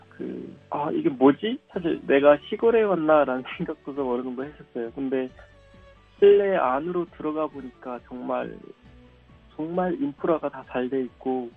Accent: Chongjin, North Hamgyong, North Korea; now in South Korea; 그래서 사실 저는 제 고향에 살 때 함경도라는 그 구역을 벗어나 본 적이 없거든요. 탈북할 때를 제외하고요. 그리고 또 함경도 내에서도 그 청진이라는 작은 그쪽을 사실상 거의 벗어나 본 적이 없었어요.

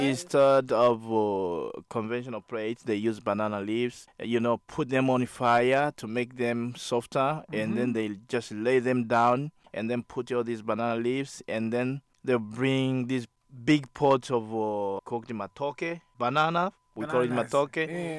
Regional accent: Bukoba, Kagera, Tanzania; I'm from Bukoba.

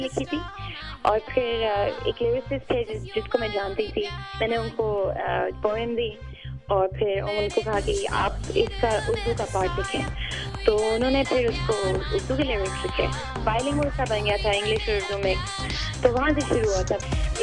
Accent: Lahore, Punjab, Pakistan; جی، ہمارا لاہور سے تعلق ہے جی۔

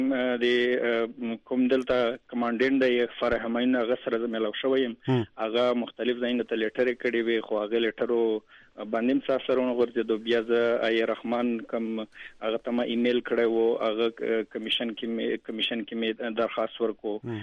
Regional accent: Khyber Pakhtunkhwa, Pakistan; تعلق مې د خیبر ایجنسۍ سره، تحصیل جبرو د علي مسجد سره.

